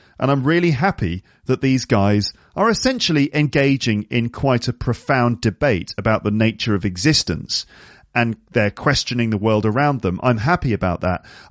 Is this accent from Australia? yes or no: no; United Kingdom; accent: British; They were joking that they would sound like stupid Americans compared to my British accent